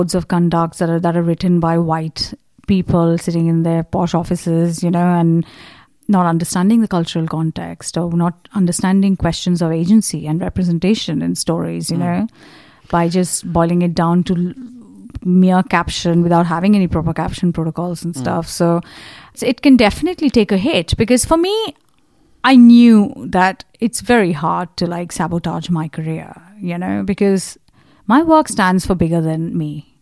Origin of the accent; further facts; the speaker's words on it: Kolkata, West Bengal, India; And I grew up in Calcutta, which is the heart communist bed.